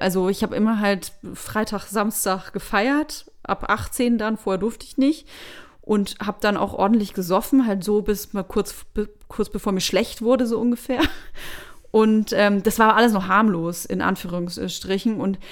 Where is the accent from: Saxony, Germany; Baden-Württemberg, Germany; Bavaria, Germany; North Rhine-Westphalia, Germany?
Bavaria, Germany; Ich komme aus Bayern, Weißwurst gibt's bis 12 Uhr mittags.